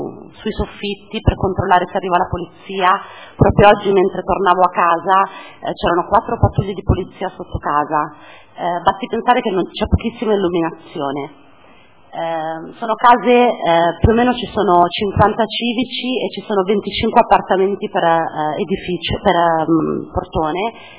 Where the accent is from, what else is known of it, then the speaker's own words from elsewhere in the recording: Milan, Lombardy, Italy; perché io sono milanese, ripeto, sono 30 anni che abito a Milano, tengo il mio quartiere